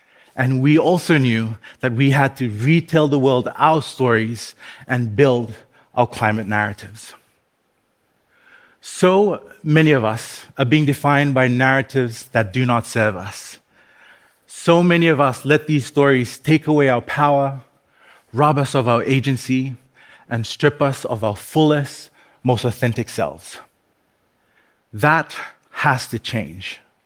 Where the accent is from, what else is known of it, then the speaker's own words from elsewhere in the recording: Fiji; Bulavinaka … I'm from the Fiji Islands.